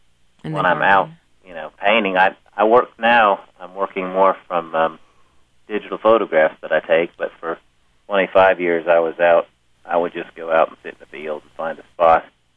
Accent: Michigan, United States; now in Kingsport, United States; Well, I live right now in Kingsport, Tennessee, which is northeast Tennessee. But I grew up in Michigan, and I came out to Tennessee for the World's Fair that they had in Knoxville in 1982.

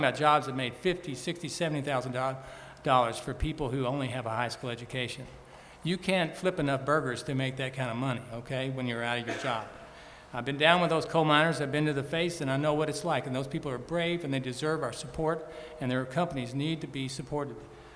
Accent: Kentucky, United States; and I was from Western Kentucky, and I know exactly what happened to those coal miners.

